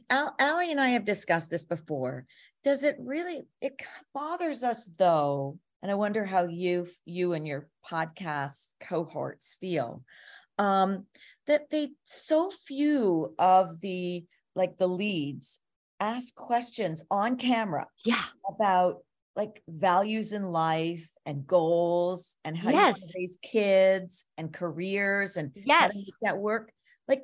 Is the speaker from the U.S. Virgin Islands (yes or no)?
no; Toronto, Ontario, Canada; I'm from Toronto.